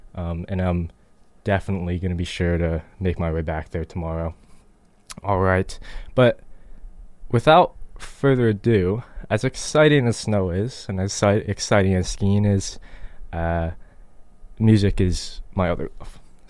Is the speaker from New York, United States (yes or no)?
yes; Syracuse, New York, United States; now in Burlington, United States; I know here we're projected like 8 to 16 inches here in Burlington, Vermont. And I know my hometown of Syracuse, New York, is supposed to get, I think, even more than